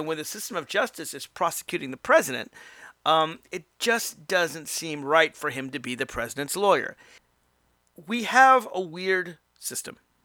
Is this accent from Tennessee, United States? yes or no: yes; Nashville, Tennessee, United States; Some of you don't know this. Nashville, Tennessee is my hometown. I am in my hometown.